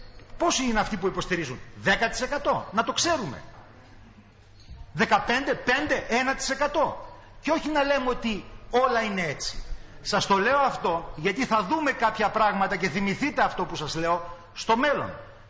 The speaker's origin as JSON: {"language": "Greek", "town": "Alexandroupoli", "region": "Eastern Macedonia and Thrace", "country": "Greece", "said": "επειδή κατάγομαι από την Αλεξανδρούπολη και είμαι κοντά σε όλα αυτά τα ζητήματα"}